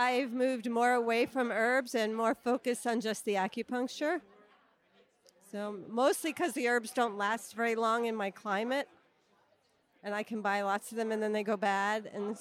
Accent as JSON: {"language": "English", "region": "Hawaii", "country": "United States", "said": "I'm from the Big Island."}